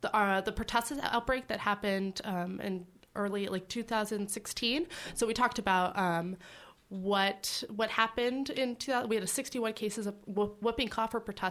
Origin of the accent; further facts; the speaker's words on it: Homer, Alaska, United States; I came up to Anchorage back home because I'm actually from Homer.